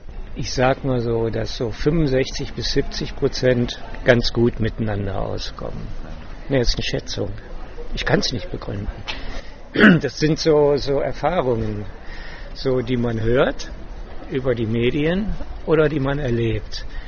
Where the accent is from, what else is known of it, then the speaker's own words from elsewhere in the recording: North Rhine-Westphalia, Germany; Ich bin nicht hier aus dem Schwabenland. Also meine Frau und ich, wir kommen aus Nordrhein-Westfalen, beruflich hier hingekommen.